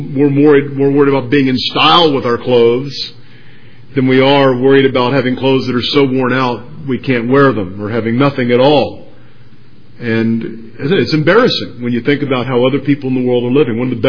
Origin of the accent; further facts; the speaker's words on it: United States; Quite frankly, it's kind of embarrassing being an American when you read a passage like this